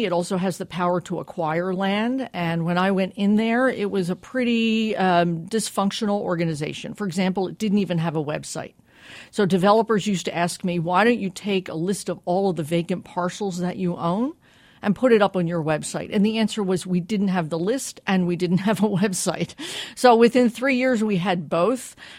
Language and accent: English; Pennsylvania, United States; born there; I was born in Delaware County. I went to school in Upper Darby High School, before Tina Fey, and went away to college and came back to Philadelphia to go to law school.